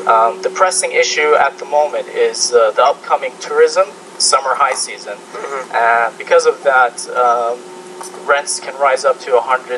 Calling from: Tunisia; I'm calling you from Tunisia

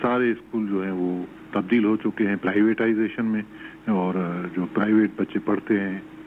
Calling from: Khairpur, Sindh, Pakistan; ٹھری میرا خیرپور میرت سے بات کر رہا ہوں. ہمارے علاقے میں تعلیم کا بڑا فقدان ہے. ہمارے دیہاتوں میں تعلیم نام کی کوئی چیز نہیں ہے

